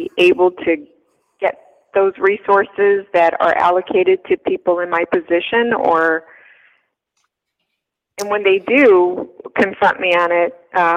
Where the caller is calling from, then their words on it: Topeka, Kansas, United States; Currently, I'm calling from Topeka, Kansas.